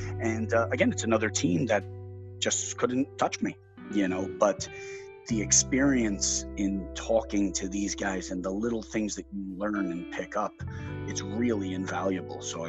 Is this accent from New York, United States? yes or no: yes; Staten Island, New York, United States; also born or lived in Brooklyn; I was born in Brooklyn and then spent the majority of my life in Staten Island, a small borough outside of the city for people who aren't familiar with New York.